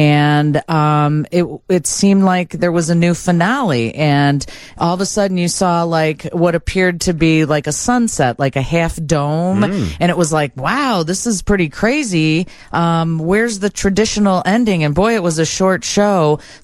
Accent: Brookfield, United States; I grew up in Brookfield. My dad was civil defense director in Brookfield.

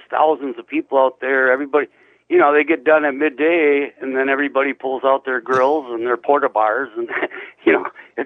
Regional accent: Wisconsin, United States; Oh, yeah. I grew up on Winnebago. I did it many times.

